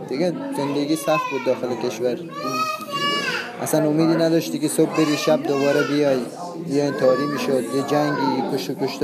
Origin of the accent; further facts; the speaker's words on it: Afghanistan; now in Austria; از افغانستان آمدیم. سفر طولانی که داشتیم در راه، من همراه خواهرم با شوهر خواهرم اومدیم به کشور اتریش